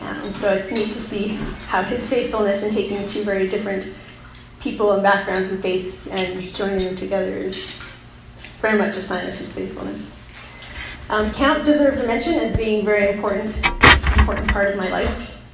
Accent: Winnipeg, Manitoba, Canada; I come from Winnipeg, from what I thought was a perfectly normal family. I had a mom and a dad and a big brother and a little sister. My mom's family is French Catholic, and my dad's family was British Anglican.

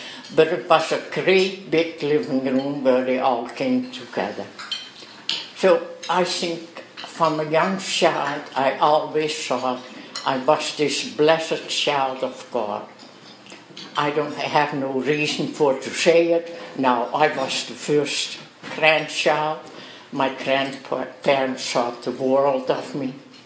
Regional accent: Netherlands; born there; English is a second language; I was born in Holland. You probably all know about my accent.

